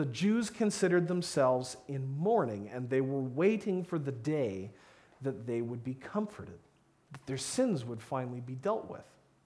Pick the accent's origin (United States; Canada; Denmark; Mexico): Canada; because I grew up in Canada, so I played hockey